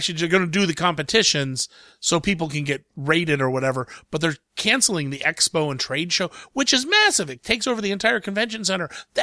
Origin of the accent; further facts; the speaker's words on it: Columbus, Ohio, United States; I mean, like, I'm from Columbus, Ohio.